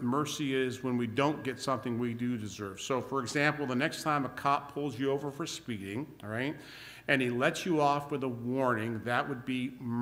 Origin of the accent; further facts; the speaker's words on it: Kalamazoo, Michigan, United States; I come from Kalamazoo, so on northeast side of the city, so about 35 miles from here. That's where I came from.